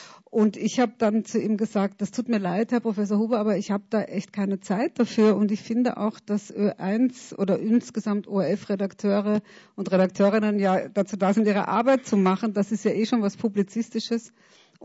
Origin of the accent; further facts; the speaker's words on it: Marchtrenk, Upper Austria, Austria; weil ich bin ja in Machtrenk aufgewachsen ein paar Jahre, weil mein Vater dort Pfarrer war